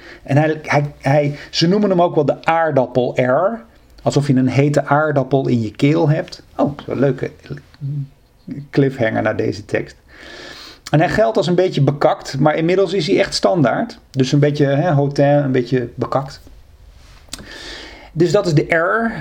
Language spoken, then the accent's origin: Dutch; North Brabant, Netherlands; accent: soft G; Dus ik kom zelf uit Noord-Brabant en dat is Zuid-Nederland. En daar heb je de zachte G.